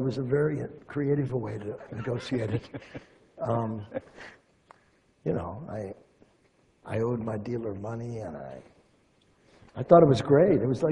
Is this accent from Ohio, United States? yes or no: yes; Ohio, United States; also born or lived in London; but I was from Ohio, you know, this was tough stuff for me.